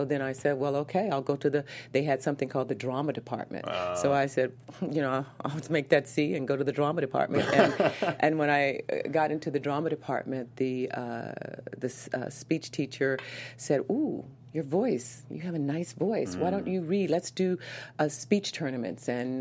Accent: Houston, Texas, United States; I was born and raised in Houston.

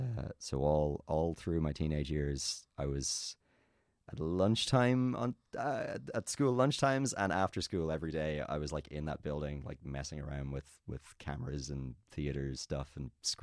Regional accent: Kilkenny, County Kilkenny, Ireland; Yeah, I grew up in Kilkenny.

